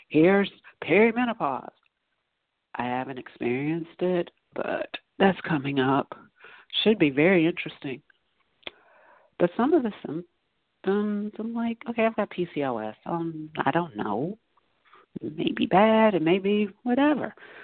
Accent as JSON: {"language": "English", "region": "the South", "country": "United States", "said": "I'm from the South. So I was like, there are worse, and I'm a black female, so there are worse things to be called than ma'am."}